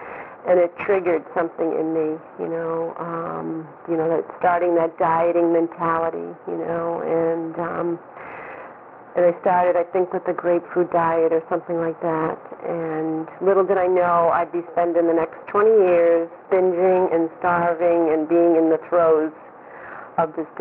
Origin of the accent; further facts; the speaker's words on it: New York, United States; I was born in New York State in 1953. I was adopted as well as another baby by my mother and father. And, you know, we lived in a little town in New York State out in the country.